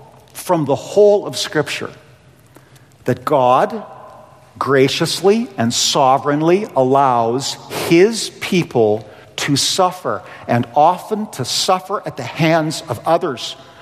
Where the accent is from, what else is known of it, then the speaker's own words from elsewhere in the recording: Hanna, Alberta, Canada; born there; So when I was born in Hanna, Alberta